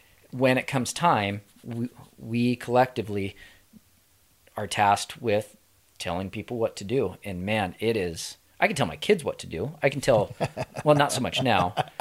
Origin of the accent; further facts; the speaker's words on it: Spokane Valley, Washington, United States; also born or lived in Sandpoint, Idaho; Like, I have 20 years in Spokane, and I have 20 years in Sandpoint. I do not have a diverse cultured path. I grew up in Sandpoint is a lot like how I grew up in Spokane Valley.